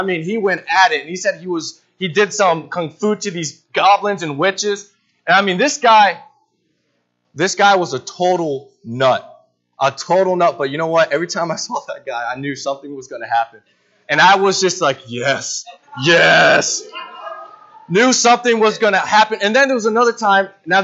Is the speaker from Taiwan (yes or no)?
no; New England, United States; I am from New England, so I'm a New England Patriots fan.